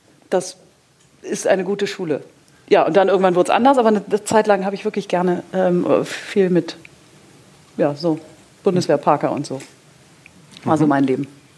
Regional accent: Hesse, Germany; also born or lived in Mainz; In einem Örtchen in Hessen bei Wiesbaden.

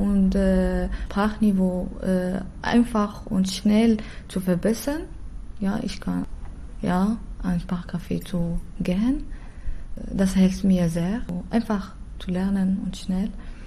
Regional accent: Morocco; first language Arabic; German is a second language; now in Hanover, Germany; Ich komme aus Marokko. Meine Muttersprache ist Arabisch. Außerdem spreche ich Französisch, Deutsch und mein Englisch und Chinesisch sind auch gut. Und ungefähr 2 Jahre bin ich hier in Hannover, in Deutschland.

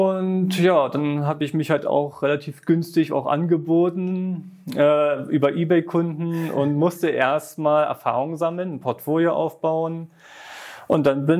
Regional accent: Neuruppin, Brandenburg, Germany; moved away as an adult; now in Berlin, Germany; ich bin nicht in Berlin aufgewachsen, ich bin in Neuruppin aufgewachsen, in Brandenburg und da bin ich dann mit 18 nach Berlin gezogen. Wegen der Liebe und wegen dem Job. Und in Berlin wohne ich momentan in Tegel.

